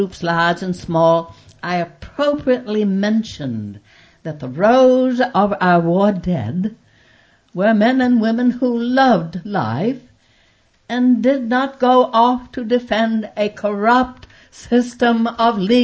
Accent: United States; As American, that is my favorite thing, the fact that we can hash it out peacefully and each come to a better understanding which will inform the way we think and the way we vote.

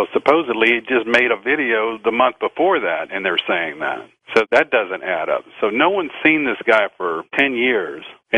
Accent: New Orleans, Louisiana, United States; I'm from New Orleans originally, and it was really frightening to hear about the Blackwater guys that were on the ground in New Orleans, you know, after Katrina.

